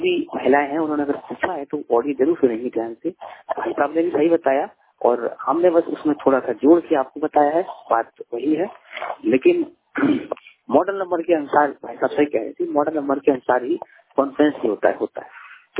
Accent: Budaun, Uttar Pradesh, India; बदायूं 100% बदायूं से, यूपी बदायूं, हमारा जिला बदायूं है यूपी से।

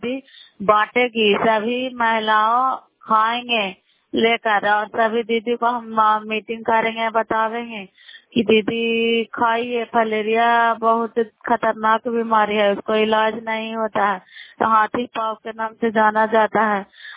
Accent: Makrata, Bihar, India; नालंदा जिला कराए ब्लॉक मकराता पंचायत, हम कराए ब्लॉक के निवासी हैं

